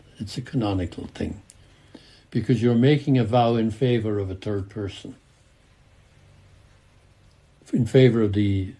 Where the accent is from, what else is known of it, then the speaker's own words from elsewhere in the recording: England, United Kingdom; born there; Well, my parents are Irish, but I was born in England.